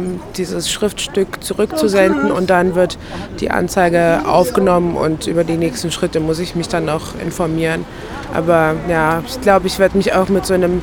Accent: Halle, Saxony-Anhalt, Germany; ich komme aus Halle und es ist in Halle auch genau das Gleiche.

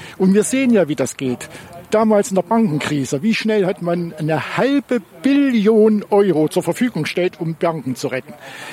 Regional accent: East Germany, Germany; ich bin in der Diktatur groß geworden. Ich bin im Jahrgang 1964, ich habe die DDR erlebt

